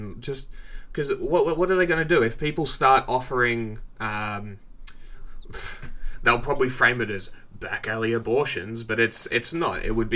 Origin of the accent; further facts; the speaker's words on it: Australia; the fact that the left keeps arguing for the state to take firearms from people just blows my mind as an Australian watching this happen, right?